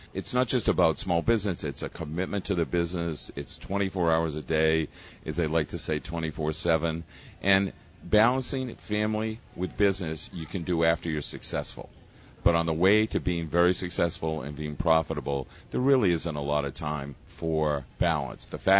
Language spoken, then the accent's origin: English; Maine, United States; I grew up in Maine, went to public schools